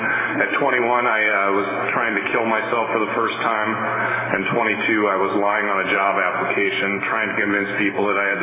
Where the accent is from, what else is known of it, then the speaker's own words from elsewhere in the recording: Ohio, United States; I grew up in the Midwest in a small village in Ohio, about 5,000 people. It was very much like Mayberry.